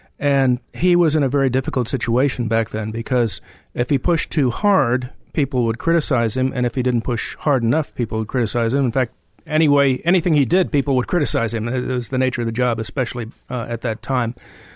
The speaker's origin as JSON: {"language": "English", "town": "Arlington", "region": "Virginia", "country": "United States", "tie": "born or raised there", "said": "In Arlington, when I was growing up as a kid, we had elected school boards."}